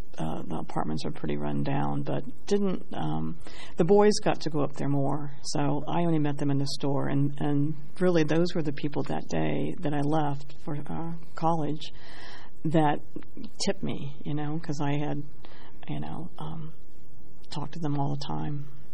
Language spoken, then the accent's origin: English; Dayton, Ohio, United States; Well, I grew up in Dayton View, as I said, and originally, after the 1913 flood, a lot of the Jewish folks settled in that area.